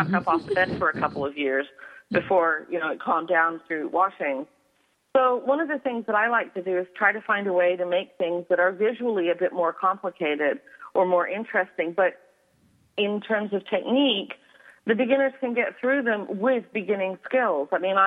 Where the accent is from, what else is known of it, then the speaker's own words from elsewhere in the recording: England, United Kingdom; I grew up in England